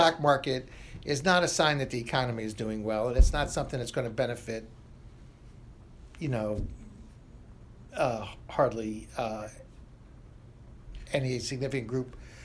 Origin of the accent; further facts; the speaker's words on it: Pennsylvania, United States; Senator Lawrence Michel from Pennsylvania, my home state.